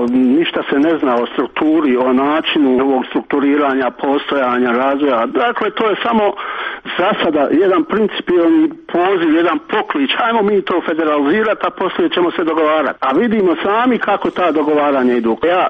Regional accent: Bosnia & Herzegovina; kao njen građanin, kao Bosanac, kao gnostik, dakle ni vjersko, ni konfesionalno, ni etničko

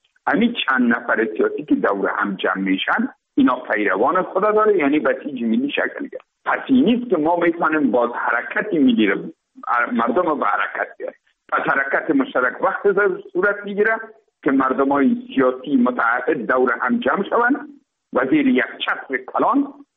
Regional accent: Afghanistan; تماما ما افغان هستیم.

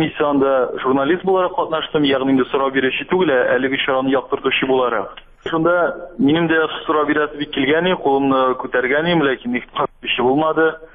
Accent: Naberezhnye Chelny, Tatarstan, Russia; Мин үзем Чаллыдан булгач, юлларның даңгыл карагысызлык беләм

